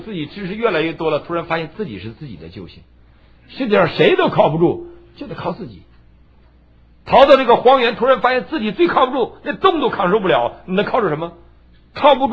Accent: Northeast China, China; 我是个生在东北长在东北的人，我小的时候我的家就这个环境长大的

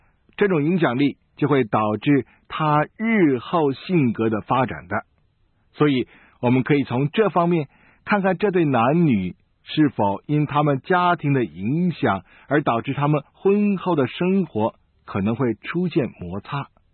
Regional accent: China; 我们中国人有一句话说啊

